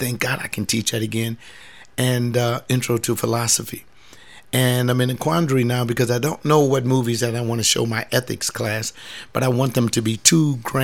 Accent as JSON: {"language": "English", "town": "Los Angeles", "region": "California", "country": "United States", "tie": "born or raised there", "said": "after I had survived growing up in Los Angeles, going to the Los Angeles junior high schools and high schools, and not getting shot, stabbed, or threatened."}